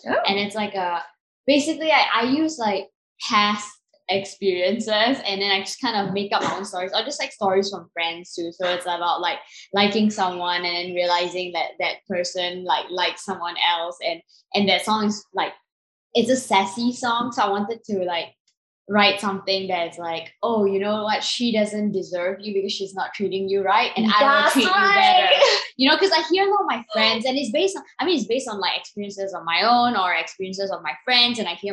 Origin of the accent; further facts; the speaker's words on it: Malaysia; also born or lived in Singapore; I'm originally from Malaysia and Singapore